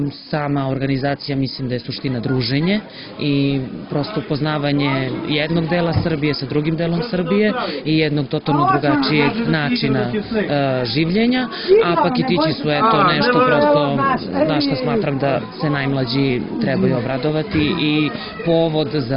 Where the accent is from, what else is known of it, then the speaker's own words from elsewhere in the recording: Pristina, Pristina District, Kosovo; now in Belgrade, Serbia; ja sam iz Prištine, živim u Beogradu.